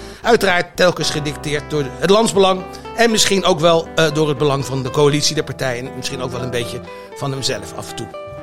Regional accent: The Hague, South Holland, Netherlands; Want ik kwam uit het Staatskwartier.

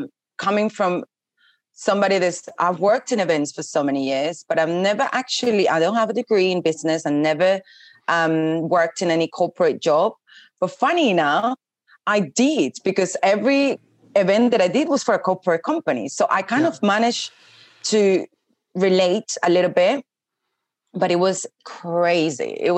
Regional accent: Venezuela; English is a second language; moved away; I came from Venezuela with nothing. didn't even speak English. I think I had a bit of a broken English

